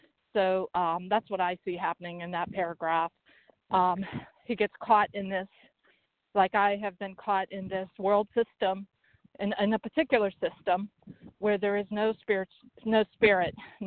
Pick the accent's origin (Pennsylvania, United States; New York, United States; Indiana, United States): Pennsylvania, United States; I am from Pennsylvania.